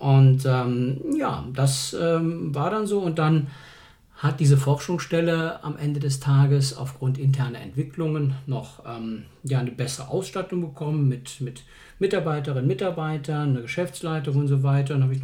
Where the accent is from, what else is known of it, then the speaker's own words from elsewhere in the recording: Cologne, North Rhine-Westphalia, Germany; und ich komme aus Köln.